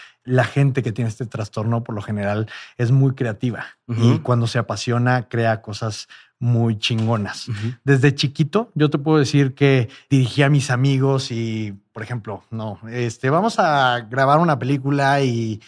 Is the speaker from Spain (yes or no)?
no; Monterrey, Nuevo León, Mexico; vengo de Monterrey, ¿no? Es una sociedad bastante cerrada. Me uh-huh. criaron como católico